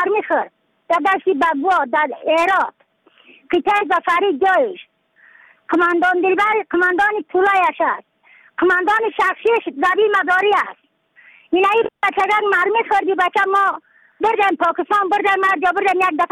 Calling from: Badakhshan, Afghanistan

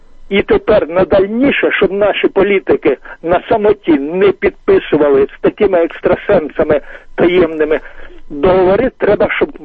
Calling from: Vinnytsia, Vinnytsia Oblast, Ukraine; З Вінниці я приєднався.

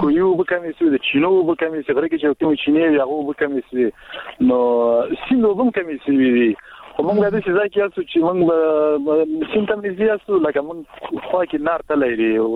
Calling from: Baghlan, Afghanistan; ما د کلګینه د بغلان ولې

